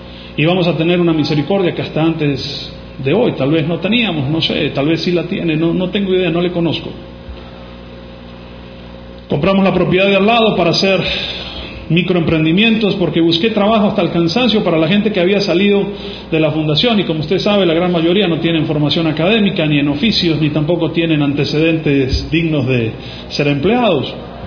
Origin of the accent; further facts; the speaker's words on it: Argentina; Soy argentino.